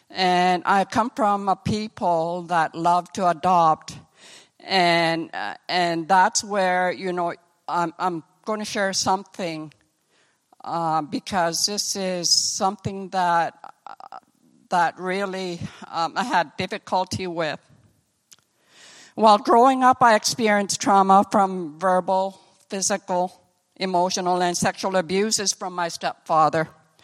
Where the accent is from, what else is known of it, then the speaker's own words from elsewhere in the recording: Rankin Inlet, Nunavut, Canada; I was born in Chesterfield Inlet, Nunavut. My parents moved to Rankin Inlet when I was a baby.